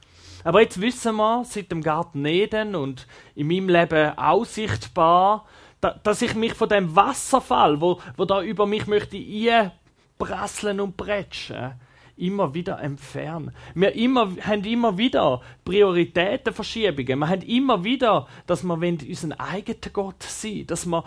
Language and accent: German; Schaffhausen, Switzerland; Ich bin in der Nähe von Schaffhausen aufgewachsen und dort ist der Rheinfall sehr nah.